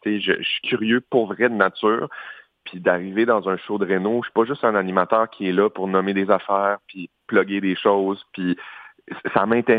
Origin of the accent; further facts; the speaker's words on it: Chicoutimi, Quebec, Canada; now in Montreal, Canada; Puis je viens du Coutimi. J'ai déménagé. Je me suis envenu à Montréal pour les études, pour aller étudier en théâtre.